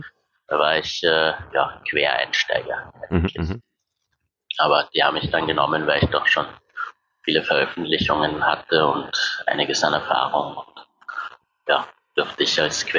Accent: Maria Enzersdorf, Lower Austria, Austria; ich komme aus Marienzersdorf, südlich von Wien

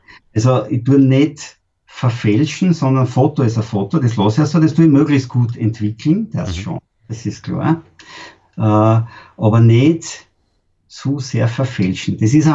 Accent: Upper Austria, Austria; wir haben in der Steiermark einen Workshop und bei uns in Oberösterreich einmal

